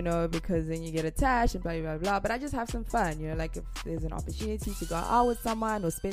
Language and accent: English; South Africa; I'm from South Africa specifically, and that's like on the other side of the world.